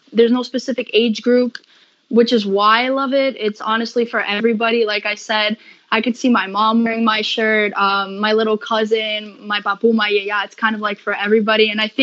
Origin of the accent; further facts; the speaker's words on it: New York, United States; So because I'm from New York, the pigeon plays like a big role.